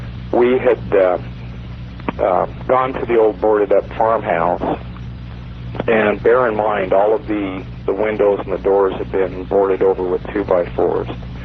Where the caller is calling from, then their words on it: Denver, Colorado, United States; I'm calling from Denver.